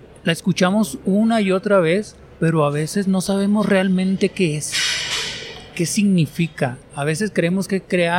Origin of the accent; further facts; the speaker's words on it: Sonora, Mexico; Vengo de Sonora, México, un estado, lo que llaman departamento, al norte de México, al noroeste. Hacemos frontera con Estados Unidos, o sea, muy al norte.